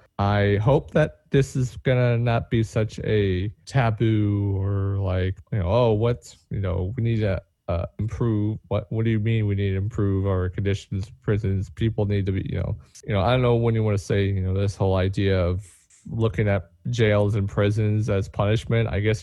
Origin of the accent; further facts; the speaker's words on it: St. Louis, Missouri, United States; I'm from the St. Louis area. There was a riot at a prison in St. Louis, and it got a lot of news.